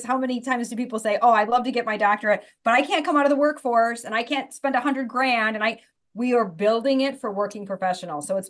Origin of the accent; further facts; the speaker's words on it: Troy, Michigan, United States; I grew up in Troy, Michigan, born and raised here.